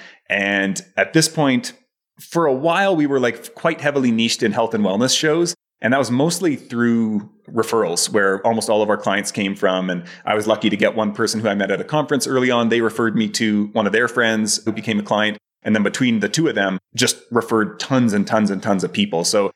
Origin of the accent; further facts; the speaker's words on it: Canada; moved away; I'm originally from Canada, but have been doing the remote work kind of traveling thing for the past 5 years.